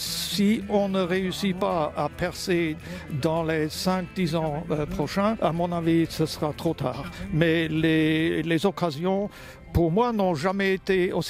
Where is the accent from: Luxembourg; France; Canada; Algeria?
Luxembourg; je viens du Luxembourg.